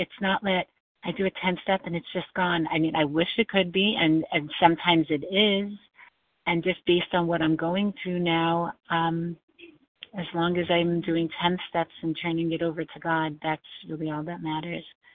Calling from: New York, United States; calling from New York.

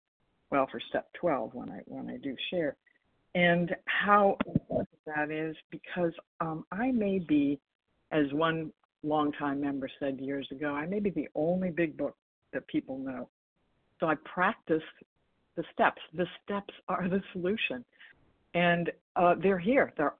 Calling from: Washington, United States; from Washington State.

